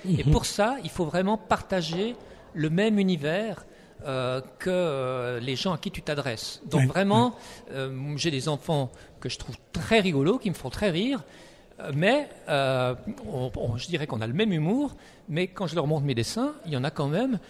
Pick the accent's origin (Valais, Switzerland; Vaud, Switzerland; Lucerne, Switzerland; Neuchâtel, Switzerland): Neuchâtel, Switzerland; La Chaux-de-Fonds; now in Geneva, Switzerland; Moi, je venais de La Chaux-de-Fonds ou La Chaux-de-Fonds petite ville.